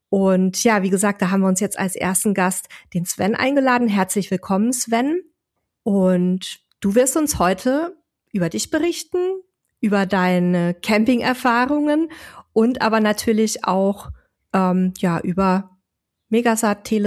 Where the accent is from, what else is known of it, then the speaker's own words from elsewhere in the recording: Bavaria, Germany; sage ich mal, wie man bei uns in Bayern sagt.